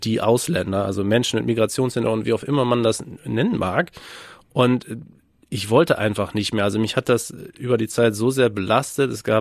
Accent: North Rhine-Westphalia, Germany; auf dem Lande in Westfalen, im Münsterland, sehr katholisch, 80er Jahre.

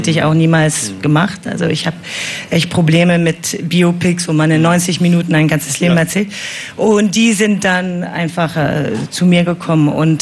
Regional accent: France; Ich bin in Frankreich ja auch groß geworden, also als ich Teenager war.

